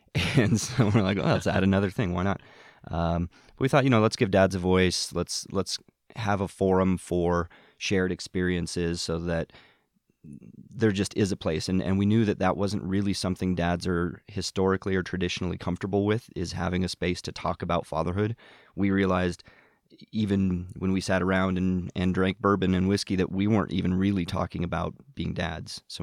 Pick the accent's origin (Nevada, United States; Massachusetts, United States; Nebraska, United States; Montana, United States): Nevada, United States; Reno; I'm also born and raised in Reno. I'm probably only a third generation Renoite here